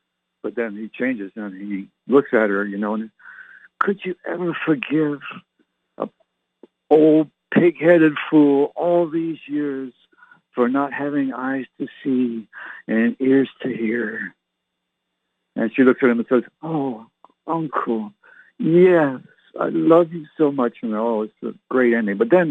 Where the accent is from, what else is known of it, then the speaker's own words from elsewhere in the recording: Canada; And I can remember when I was young, just a boy growing up in Canada, I used to watch that movie.